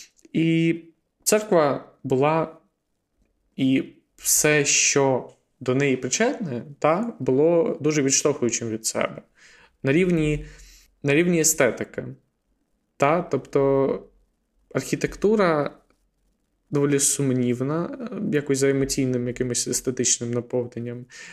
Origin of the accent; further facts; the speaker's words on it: Kamianets-Podilskyi, Khmelnytskyi Oblast, Ukraine; мій рідний Кам'янець-Подільський тут відмітився доволі ефективно.